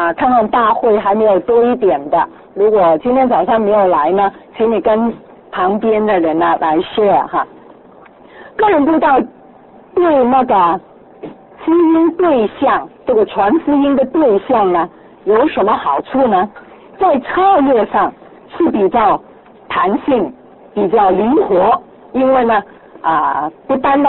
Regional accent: Guangdong, China; 如果他呢是用广东话的，我们是广东人呢就可以用广东话方言呢跟他谈论哈

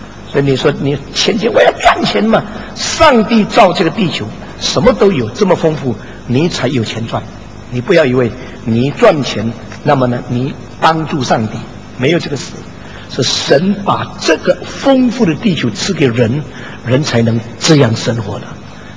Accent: China; now in Indonesia; 我是中国人住在印尼

